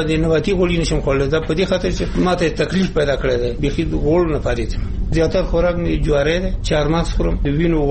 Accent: Nuristan, Afghanistan; مونږ د نورستان یو

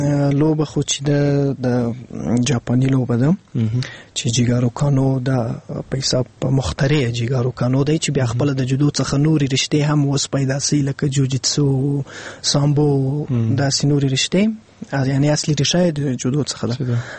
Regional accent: Afghanistan; زه افغان يم او خپل په افغانیت باندې افتخار کوم

